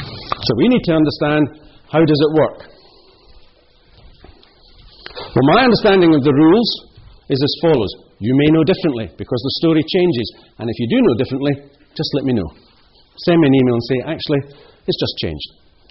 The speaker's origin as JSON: {"language": "English", "region": "Scotland", "country": "United Kingdom", "said": "Well, I'm Scottish, so the only thing you can do is save."}